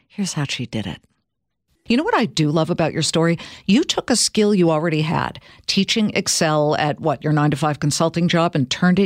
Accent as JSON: {"language": "English", "region": "California", "country": "United States", "said": "This is so California, Kat. I'm from California."}